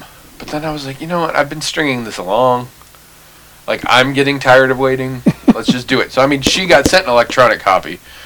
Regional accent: Iowa, United States; I said, like, I'm from Iowa.

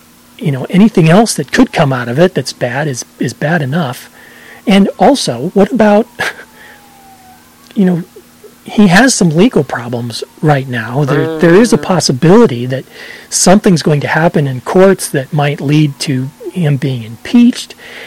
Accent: Iowa, United States; I've never been more discouraged and felt so bad about my home state, which everyone I'm sure knows I love so much, to know that so many Iowans, it was heartbreaking.

